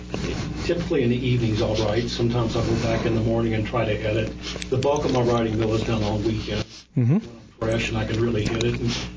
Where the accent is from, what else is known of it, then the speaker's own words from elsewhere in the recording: Indiana, United States; he lived about 30 miles from my hometown in Indiana, southern Indiana.